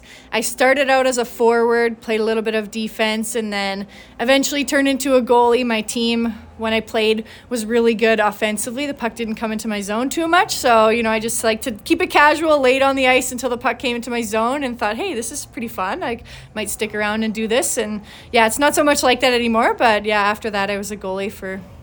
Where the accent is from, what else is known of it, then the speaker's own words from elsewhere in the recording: Edmonton, Alberta, Canada; I think the Edmonton Oilers would be my favorite team growing up.